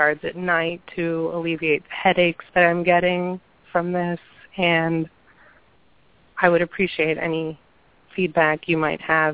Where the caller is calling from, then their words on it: Ohio, United States; I am calling from Ohio